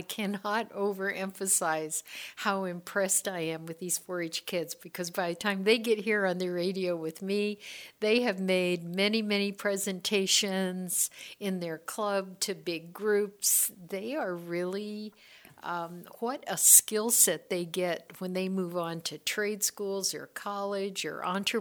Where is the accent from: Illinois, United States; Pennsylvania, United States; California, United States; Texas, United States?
Illinois, United States; I grew up in Illinois, so, you know, I always say I grew up in the middle of a cornfield